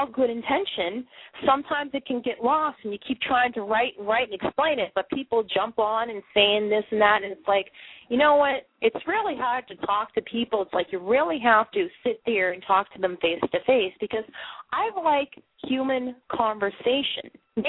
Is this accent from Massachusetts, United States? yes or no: yes; Boston, Massachusetts, United States; accent: Bostonian; anything besides my Bostonian accent. It stands out.